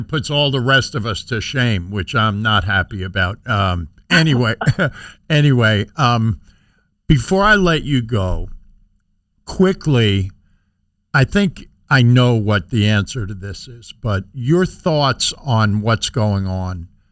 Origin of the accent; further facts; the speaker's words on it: New York, United States; because I grew up in New York and I know about WFAN